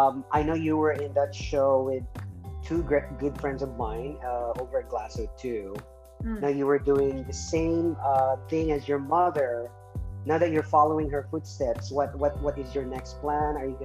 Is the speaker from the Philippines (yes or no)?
yes; Philippines; I grew up in the Philippines watching your mother, Helen Vela.